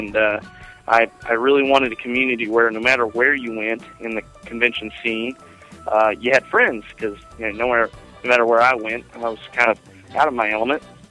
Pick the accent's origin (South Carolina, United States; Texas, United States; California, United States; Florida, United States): South Carolina, United States; Columbia; I'm from Columbia, South Carolina.